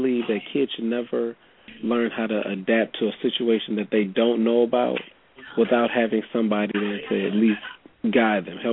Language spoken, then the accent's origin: English; Ohio, United States; You know, I grew up in Ohio, and we had tornado drills.